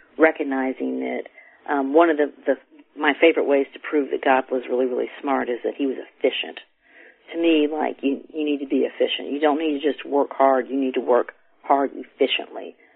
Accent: Alabama, United States; I'm from Alabama, so I can't do math

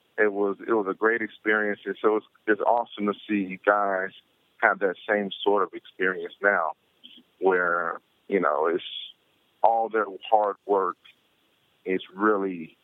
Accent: Hallandale, Florida, United States; it was back in my hometown in Hollandale, Florida.

